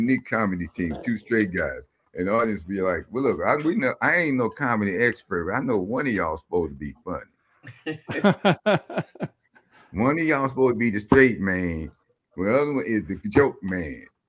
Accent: Chicago, Illinois, United States; born there; No, I was born in Chicago.

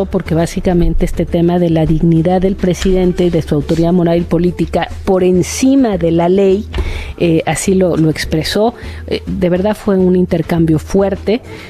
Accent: Mexico; ante la gran debate que tenemos enfrente como mexicanos y como sociedad

